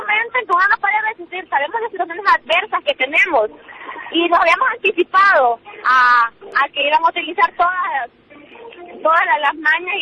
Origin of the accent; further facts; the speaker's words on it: Honduras; Y nosotras como mujeres, nosotras como feministas, nosotras como hondureñas, al fin, sentimos de ustedes.